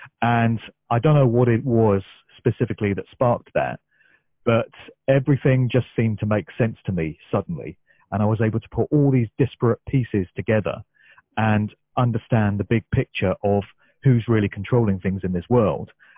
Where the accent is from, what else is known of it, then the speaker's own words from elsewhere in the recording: Oxford, South East England, United Kingdom; first of all in my hometown of Oxford, then all over the UK